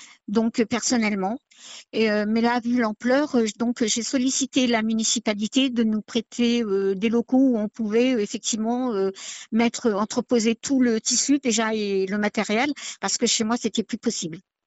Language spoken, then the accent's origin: French; Crépy-en-Valois, Hauts-de-France, France; j'habite Crépy-en-Valois. Depuis toujours, je suis native de Crépy.